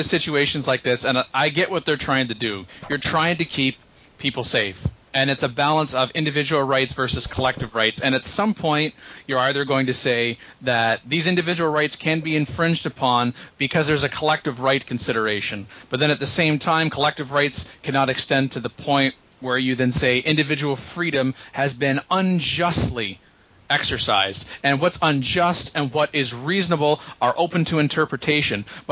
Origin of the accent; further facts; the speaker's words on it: Canada; If I, as a Canadian, go into the United States